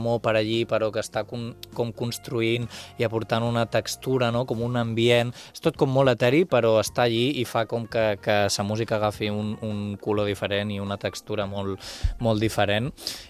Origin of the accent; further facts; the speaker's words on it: Balearic Islands, Spain; accent: Ibizan; no sé si entenen el meu accent ibisanc